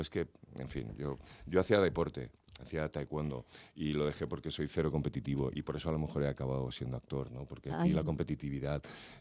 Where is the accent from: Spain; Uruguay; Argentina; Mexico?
Spain; Valencia, Valencian Community; yo vengo de Valencia